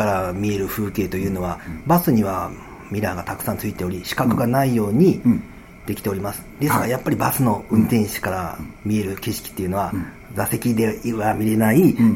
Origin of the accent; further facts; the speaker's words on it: Amakusa, Kumamoto, Japan; now in Fukuoka, Japan; 私は天草出身で、小さい頃からバスしかない島で育ち、乗り物が大好きで、今福岡で就職して出てきて